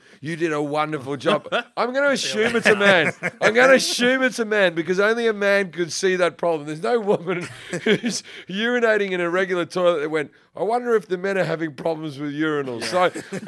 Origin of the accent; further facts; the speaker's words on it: Sydney, New South Wales, Australia; also born or lived in Perth; So I'm from Sydney, but for some reason on Wikipedia, it says I'm from Perth.